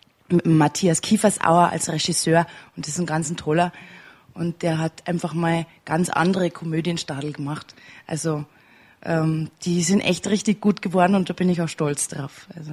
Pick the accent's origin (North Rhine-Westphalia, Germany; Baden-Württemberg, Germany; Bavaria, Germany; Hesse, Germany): Bavaria, Germany; Passau; Und dann komme ich ja aus Passau und habe viel Kabarett gemacht